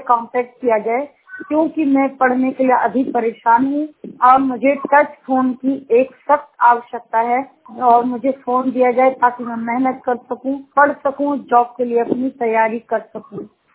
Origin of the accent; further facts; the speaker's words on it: Kasganj, Uttar Pradesh, India; मैं जिला खासगंज की रहने वाली हूँ, ये यूपी स्टेट में है।